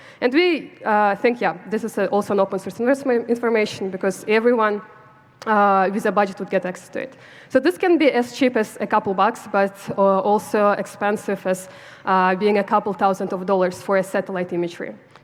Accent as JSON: {"language": "English", "country": "Kyrgyzstan", "said": "I come from Kyrgyzstan, so my main focus is in Central Asia"}